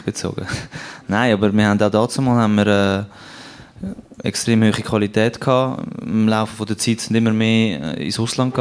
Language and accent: German; Switzerland; Normalerweise sind wir Schweizer ja innerlich bescheiden